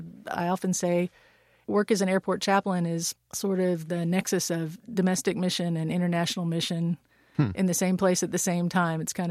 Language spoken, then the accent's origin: English; McDonough, Georgia, United States; That's when I was a 17-year-old growing up in McDonough, Georgia.